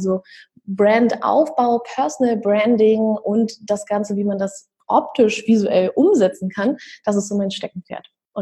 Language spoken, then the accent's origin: German; Berlin, Germany; ich bin aus Berlin.